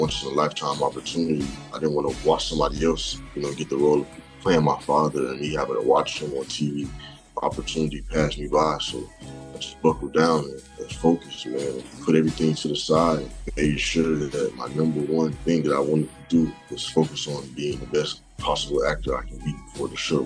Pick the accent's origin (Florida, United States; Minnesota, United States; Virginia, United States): Florida, United States; Miami; now in Los Angeles, United States; told me that he was gonna move me from my hometown, Miami, to LA, put me in acting classes